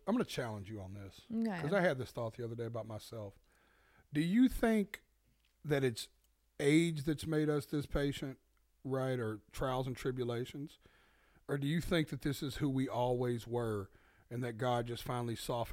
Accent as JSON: {"language": "English", "region": "the South", "country": "United States", "said": "But I'm from the South. I can joke like that."}